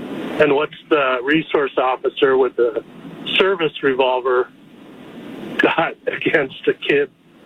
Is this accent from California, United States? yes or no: no; Montana, United States; Well, Lars, I grew up in Montana, and during hunting season in high school, me and my buddies would sometimes go duck hunting or deer hunting after work.